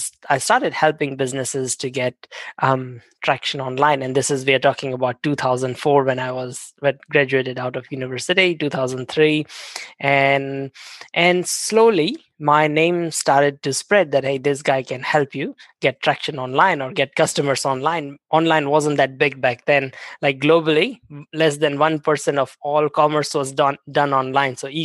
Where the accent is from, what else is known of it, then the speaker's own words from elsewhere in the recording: India; English is a second language; now in New Zealand; So about 19 years ago, I moved to New Zealand from India. 19 or 20 years ago, I moved to New Zealand and studied here and all that.